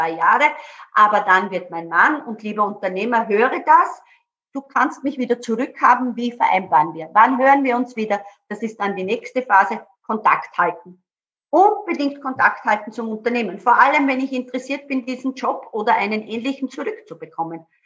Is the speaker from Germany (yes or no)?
no; Burgenland, Austria; ich komme ja auch aus dem Burgenland